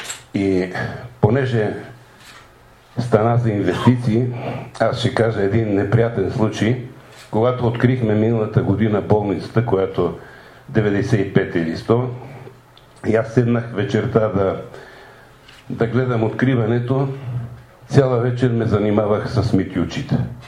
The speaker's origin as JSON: {"language": "Bulgarian", "town": "Panagyurishte", "region": "Pazardzhik Province", "country": "Bulgaria", "said": "Аз съм от Панагюрище и искам да кажа няколко неща."}